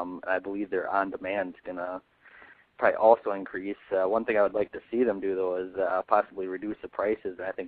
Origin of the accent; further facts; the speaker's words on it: La Crosse, Wisconsin, United States; I'm from the La Crosse area.